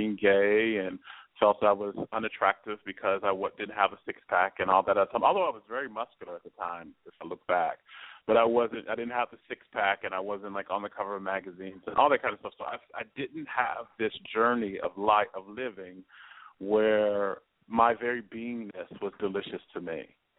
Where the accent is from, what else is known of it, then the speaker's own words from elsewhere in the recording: Oklahoma, United States; also born or lived in Washington, D.C. / Atlanta / New York; Yes, I was born and raised in Oklahoma and moved back here a few years ago.